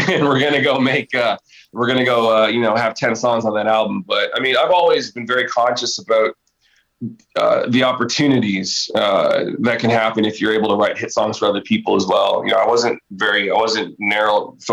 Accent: Canada; growing up in Canada

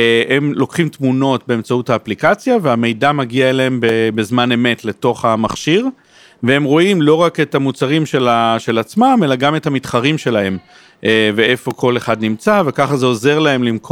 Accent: Tel Aviv, Tel Aviv District, Israel; born there; אני יזם של הייטק, נולדתי פה בתל אביב, וכבר 25 שנה עוסק במקצוע הזה.

